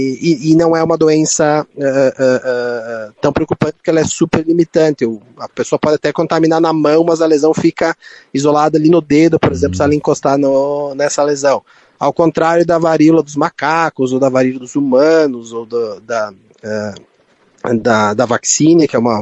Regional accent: Rio Grande do Sul, Brazil; Para nós que somos do interior do Rio Grande do Sul

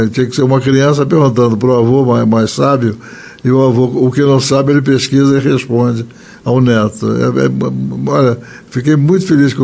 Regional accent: Rio de Janeiro, Brazil; accent: carioca; Era o carnaval 66 e o meu sotaque de carioca chamava atenção.

